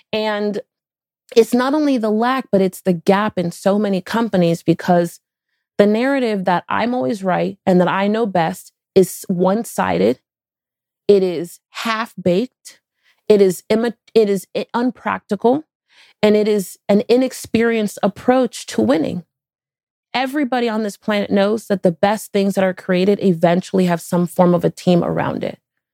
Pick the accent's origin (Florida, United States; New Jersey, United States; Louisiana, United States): Florida, United States; Miami; I'm born and raised in Miami for those of you who don't know.